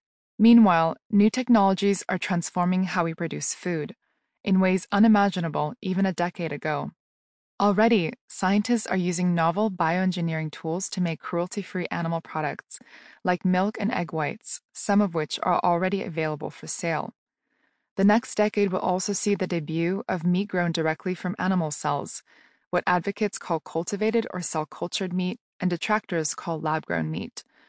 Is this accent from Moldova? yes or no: yes; Moldova; born or raised there